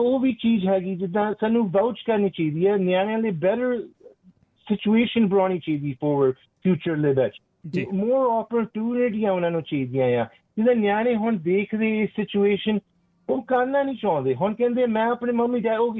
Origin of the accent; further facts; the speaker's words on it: Surrey, British Columbia, Canada; ਹਾਂਜੀ, ਮੈਂ ਸਰੀ ਮੈਮੋਰੀਅਲ ਜੰਮਿਆ ਆ, ਨਾਲੇ ਫਿਰ ਮੈਂ ਸਰੀ ਦੇ ਵਿੱਚ ਮੋਸਟ ਆਫ ਮਾਈ ਲਾਈਫ ਮੈਂ ਸਰੀ ਦੇ ਵਿੱਚ ਹੀ ਰਿਹਾ ਆ